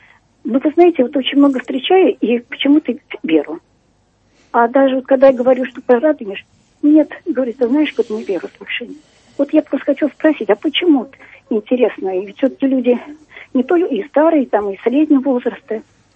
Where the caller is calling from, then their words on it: Moscow, Russia; Из Москвы.